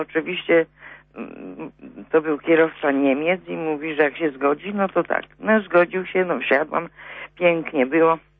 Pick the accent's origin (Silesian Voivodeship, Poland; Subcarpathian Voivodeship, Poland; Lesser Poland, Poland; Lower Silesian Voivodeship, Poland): Subcarpathian Voivodeship, Poland; Dukla; no skąd jestem, jestem akurat z Dukli